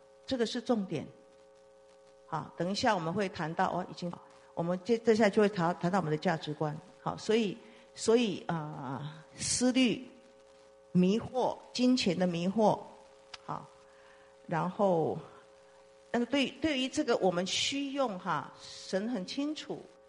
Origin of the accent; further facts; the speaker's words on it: Taiwan; 我叫阿爸哈，我们台湾话叫阿爸哈